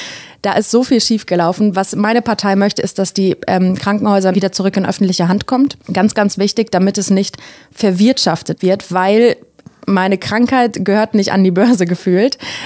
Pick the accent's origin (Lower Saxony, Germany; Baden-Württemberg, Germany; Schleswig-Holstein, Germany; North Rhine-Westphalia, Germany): North Rhine-Westphalia, Germany; Ich komme vom Land quasi, aus der Nähe von Bielefeld. Da fahren tatsächlich sehr viele Busse und Bahnen. Dann kam ich nach Niedersachsen